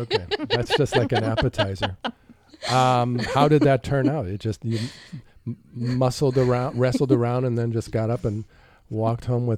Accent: Park Ridge, Illinois, United States; born there; Well, Park Ridge, Illinois, but yeah.

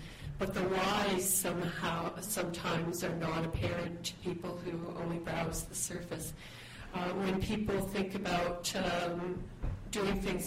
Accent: Toronto, Ontario, Canada; from Toronto

